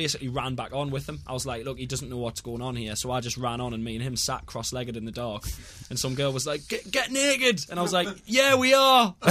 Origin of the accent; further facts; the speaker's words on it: South Shields, North East England, United Kingdom; it's a town just next to where I'm from, in the northeast, called I'm from South Shields